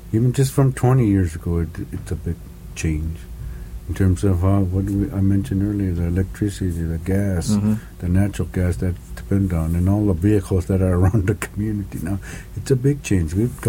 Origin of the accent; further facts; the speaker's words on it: Barrow, Alaska, United States; first language Inupiaq; English is a second language; I'm born and raised in Barrow, and I call myself a half-breed, even though I'm not quite half-breed. I know two different, my native language is the Inupiaq language, and I speak the English